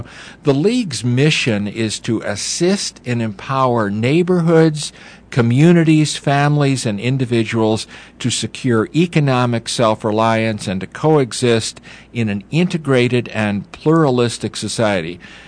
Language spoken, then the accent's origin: English; Chicago, Illinois, United States; My hometown. 17 years in Chicago.